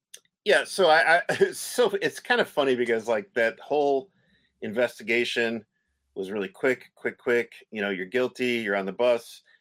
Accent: Chicago, Illinois, United States; as a Chicagoan, as a person who lives in a land of Lincoln

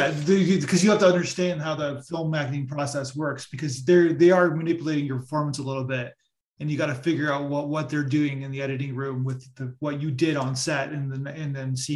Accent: Canada; because I'm Canadian and give an American analogy.

